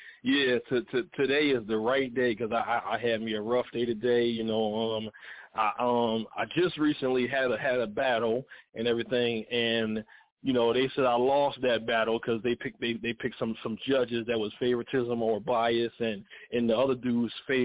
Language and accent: English; Philadelphia, Pennsylvania, United States; I was born and raised in North Philly, Pennsylvania, Philly. Everybody know what that said.